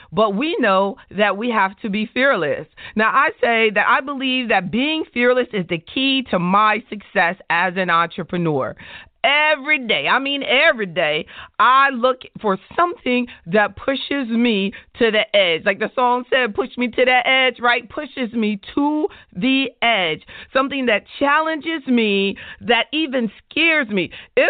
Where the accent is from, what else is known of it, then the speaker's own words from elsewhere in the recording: the South, United States; I'm from the South. And I have an office in New York City.